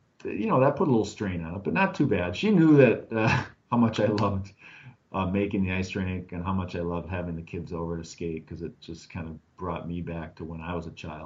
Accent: Minneapolis, Minnesota, United States; also born or lived in Seattle; I grew up in Minneapolis, and then we moved away and lived in Seattle for about 7 years and had our kids, and then we moved back to our family about 12 years ago.

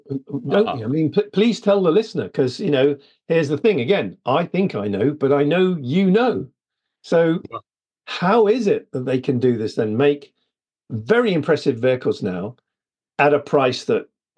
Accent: United Kingdom; I'm British. I'm a European. I'm a citizen of the world.

